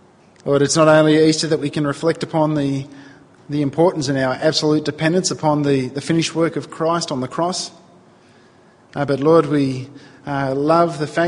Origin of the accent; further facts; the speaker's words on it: New South Wales, Australia; also born or lived in Victoria; I'm from Victoria. When I'm from Victoria, grew up in New South Wales